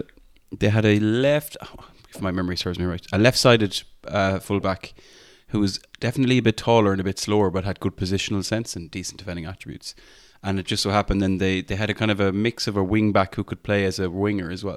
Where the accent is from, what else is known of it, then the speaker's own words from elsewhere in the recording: Ireland; accent: Irish; In my Irish accent